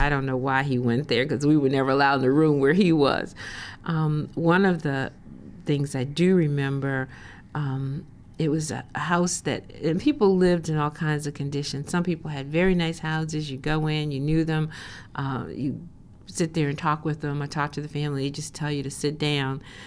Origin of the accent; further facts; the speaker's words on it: Charlotte, North Carolina, United States; born there; I was born here in Charlotte, and we lived at the time in First Ward.